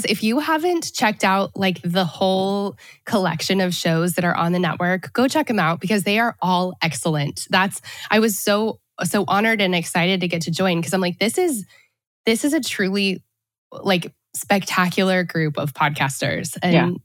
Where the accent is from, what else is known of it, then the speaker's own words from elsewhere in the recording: Colorado, United States; also born or lived in Boston; now in Nashville, United States; I guess that's, I feel like I've met some Wyomingers because I grew up, I'm born and raised in Colorado. So